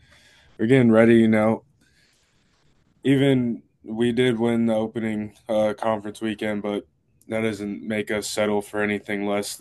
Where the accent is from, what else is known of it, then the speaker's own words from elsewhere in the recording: Tampa, Florida, United States; Honestly, I'm from Tampa.